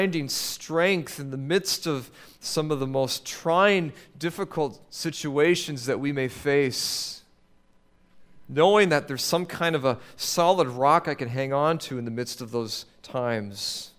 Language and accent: English; Canada; knowing that I'm from Canada